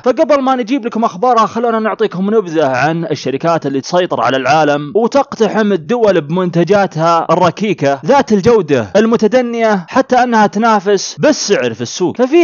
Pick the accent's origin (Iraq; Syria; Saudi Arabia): Saudi Arabia; ونبدأ بالمحلية عندنا في المملكة العربية السعودية